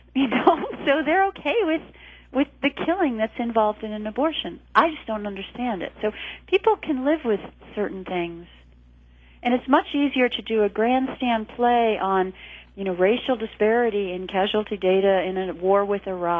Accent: Connecticut, United States; I'm from Connecticut, and I didn't even know anyone who wasn't a Democrat growing up.

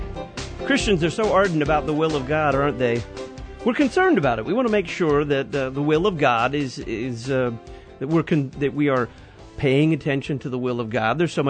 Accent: Texas, United States; I can say that because I'm from Texas.

